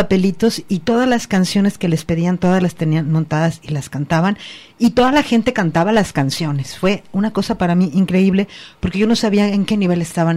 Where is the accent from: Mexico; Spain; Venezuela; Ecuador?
Mexico; aún como mexicana yo ahí